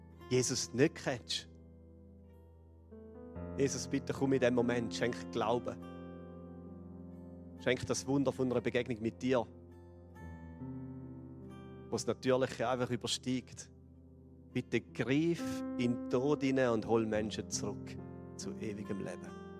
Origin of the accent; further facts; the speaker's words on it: Switzerland; Ja, so ein bisschen als Schweizer nüchterne Chile.